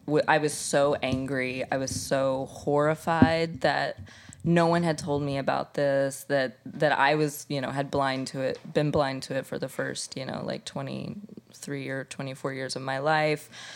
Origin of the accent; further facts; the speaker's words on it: Indiana, United States; So I am from Indiana. A tiny cornfield in the Midwest. I definitely grew up eating the standard meat and potatoes diet